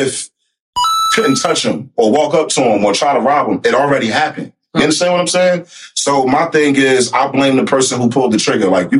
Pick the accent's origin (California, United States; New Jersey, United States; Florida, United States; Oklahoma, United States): New Jersey, United States; Newark; It's a shame because I'm from Newark, but I should know this.